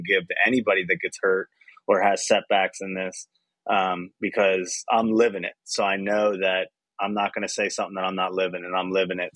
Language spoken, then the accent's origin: English; East Coast, United States; And I was like, I'm from the East Coast. We all know it's a little bit harder when you got to travel